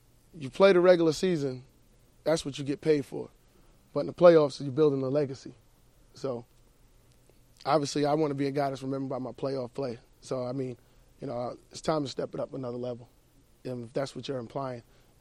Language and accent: English; New York, United States; I am used to playing in the cold. That's one thing I am. I'm a New Yorker.